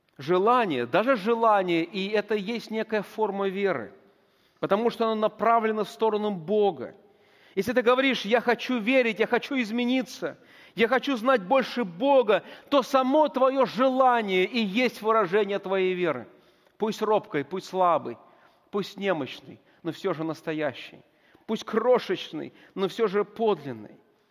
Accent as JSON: {"language": "Russian", "region": "Siberia", "country": "Russia", "tie": "born or raised there", "said": "Как многие из вас знают, я вырос в Сибири."}